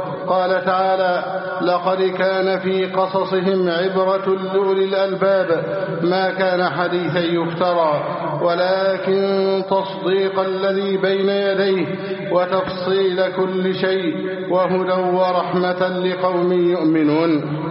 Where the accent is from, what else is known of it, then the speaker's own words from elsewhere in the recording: Egypt; اللهم احفظ بلدنا مصر أمنا أمانا